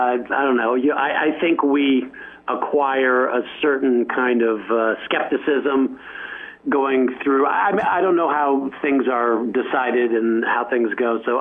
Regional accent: Washington, District of Columbia, United States; also born or lived in Alexandria, Virginia; So I grew up in Washington, D.C. and Alexandria, Virginia.

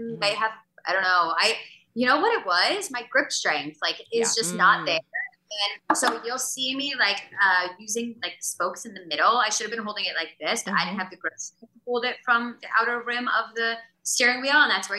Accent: New Jersey, United States; I was like, I'm from Jersey. I know how to drive.

